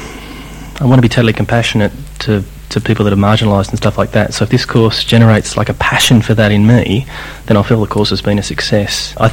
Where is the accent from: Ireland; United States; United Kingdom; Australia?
Australia; Sydney, New South Wales; I'm an engineer from Sydney.